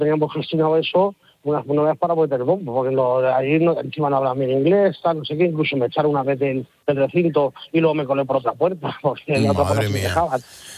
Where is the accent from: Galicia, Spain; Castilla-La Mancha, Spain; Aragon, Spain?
Castilla-La Mancha, Spain; Toledo; Sí, soy de Toledo.